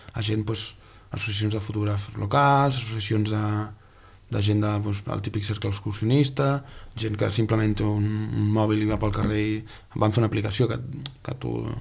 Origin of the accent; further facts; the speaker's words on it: Sabadell, Catalonia, Spain; Jo sóc de Sabadell i ens van guanyar els de Terrassa al final.